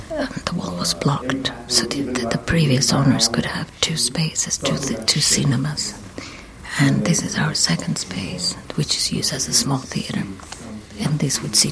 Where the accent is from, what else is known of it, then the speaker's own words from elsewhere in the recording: Croatia; born there; English is a second language; moved away as an adult; also born or lived in United States / London; I was born in Croatia, and I moved to America when I was 22.